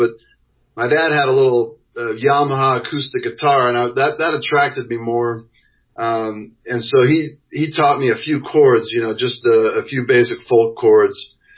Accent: Inglewood, California, United States; born there; also born or lived in Taipei, Taiwan; Well, when I was born out in Inglewood, California.

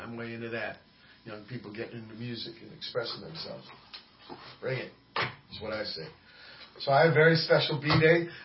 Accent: Oakland, California, United States; I came from Oakland, right?

